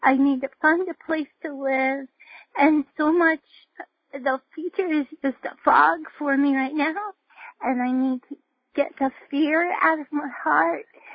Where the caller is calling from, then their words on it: Richmond, Virginia, United States; I'm calling from Richmond, Virginia.